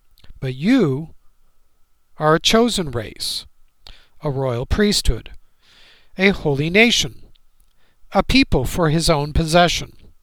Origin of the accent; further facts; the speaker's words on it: San Jose, California, United States; Most of you know that I was raised in San Jose, which is not far from San Mateo.